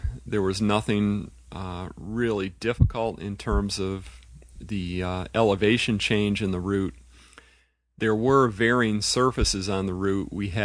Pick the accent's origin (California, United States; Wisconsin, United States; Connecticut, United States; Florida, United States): Connecticut, United States; Hartford; I grew up in the Hartford area